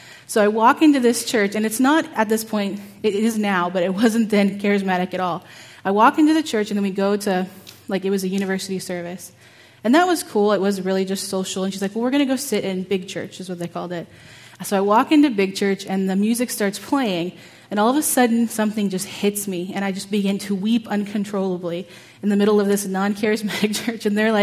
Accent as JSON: {"language": "English", "town": "Houston", "region": "Texas", "country": "United States", "tie": "born or raised there", "said": "I grew up in Houston, Texas, so there's lots of different cultures and different faiths there."}